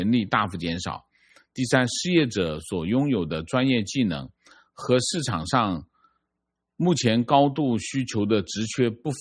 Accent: Guangzhou, Guangdong, China; moved away as an adult; now in Canada; 我是广州人，2022年6月拿到工签来到加拿大，我们运气非常好，一落地就找到工作。

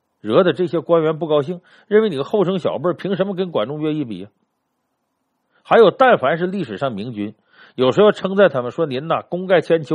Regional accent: China; 这对我们中国人来说是影响最深的一种观念。

